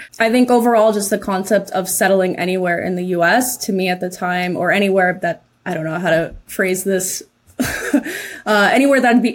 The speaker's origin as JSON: {"language": "English", "town": "Seattle", "region": "Washington", "country": "United States", "tie": "born there", "said": "We were both born in Seattle."}